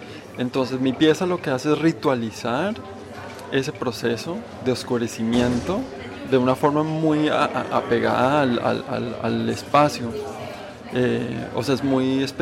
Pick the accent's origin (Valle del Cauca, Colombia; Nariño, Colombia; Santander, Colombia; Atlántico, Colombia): Santander, Colombia; Bucaramanga; born there; Bucaramanga